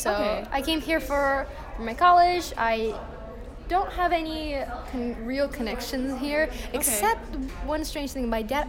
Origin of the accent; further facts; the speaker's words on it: Tokyo, Japan; also born or lived in California, United States; now in United States; So I was born in Meguro, Japan. It's part of Tokyo. And I basically went back and forth. So as soon as I was born, we moved to California immediately.